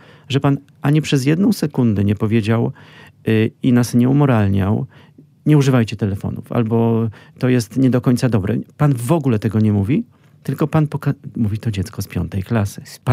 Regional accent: Ciepielów, Masovian Voivodeship, Poland; W moim rodzinnym Ciepielowie, gdzie się urodziłem na Mazowszu

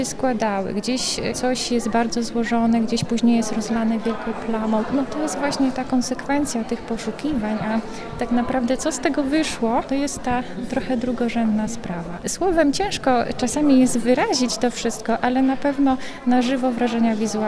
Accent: Lublin, Lublin Voivodeship, Poland; Ponieważ sama pochodzę z Lublina, dlatego Lublin jest mi bardzo bliski

